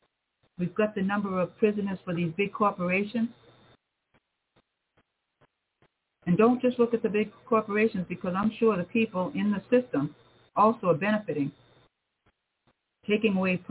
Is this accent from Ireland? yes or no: no; Cape Cod, Massachusetts, United States; I grew up on Cape Cod. The Cape has changed so much now.